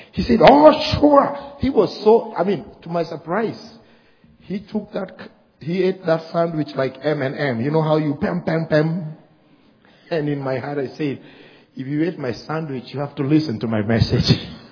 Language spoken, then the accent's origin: English; Kenya; And I'm like, I'm just visiting from Kenya.